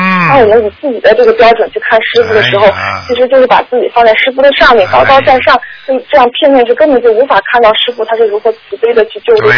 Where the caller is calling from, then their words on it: Germany; 啊，是德国打过来的。